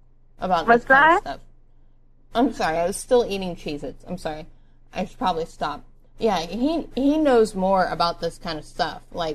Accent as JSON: {"language": "English", "region": "Pennsylvania", "country": "United States", "moved": "yes", "said": "I just moved here from Pennsylvania, so... Yeah, I don't know why that weirds everybody out when I call with a Pennsylvania number. I mean, I'm from Pennsylvania."}